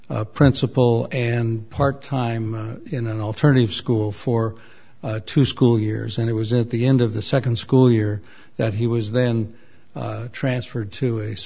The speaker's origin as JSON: {"language": "English", "town": "Ephrata", "region": "Washington", "country": "United States", "said": "I'm a lawyer from Ephrata"}